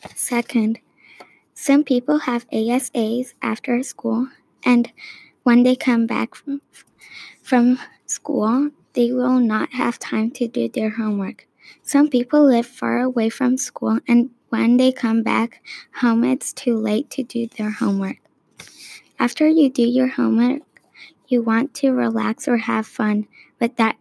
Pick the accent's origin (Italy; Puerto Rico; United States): Italy; For example, I'm from Italy, so my mom makes me do Italian homework